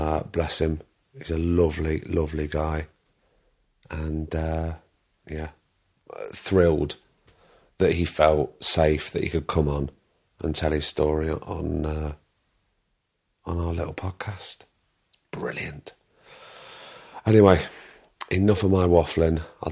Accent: Blackpool, North West England, United Kingdom; when I came down from Blackpool, I immediately went to North London, because that's where all the Northerners were.

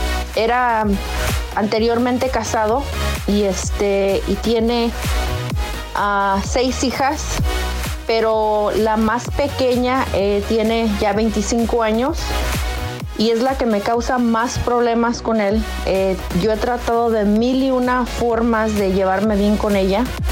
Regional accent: Chicago, Illinois, United States; soy de Chicago.

